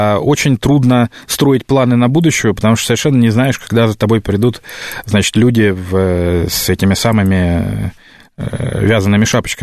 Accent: Murmansk Oblast, Russia; now in Moscow, Russia; я тоже приехал в Москву из понаехавший. Я из Мурманской области приехал.

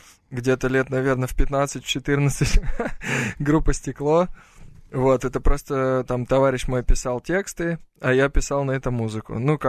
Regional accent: Khabarovsk, Khabarovsk Krai, Russia; born there; Я родился в Хабаровске в 90-м году.

